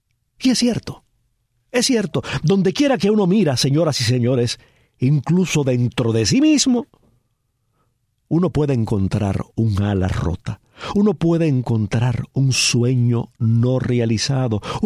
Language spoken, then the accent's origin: Spanish; Cuba; Yo era un niño, pero recuerdo la alegría, la celebración que me rodeaba en mi pueblo. Recuerdo que el pueblo cubano veía delante de sí un futuro de absoluta prosperidad, de absoluta democracia.